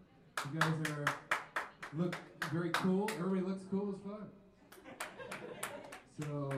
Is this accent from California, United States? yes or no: yes; Camarillo, California, United States; I'm from Camarillo. Alex is from Oxnard. Roll is from Oxnard as well, but he lives in Ventura. So they said Ventura on the sign, but whatever. It's all good. We're from that county.